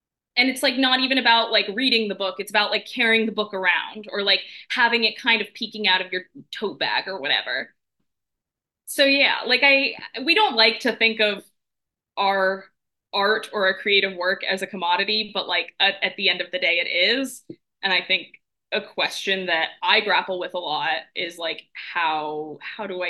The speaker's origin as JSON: {"language": "English", "region": "New York", "country": "United States", "tie": "born or raised there", "moved": "yes", "said": "growing up in New York, especially since I've left"}